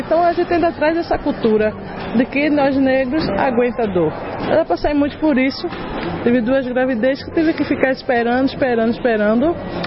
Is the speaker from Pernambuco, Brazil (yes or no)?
yes; Olinda, Pernambuco, Brazil; eu sou de Olinda, estou como coordenadora da mulher em Olinda.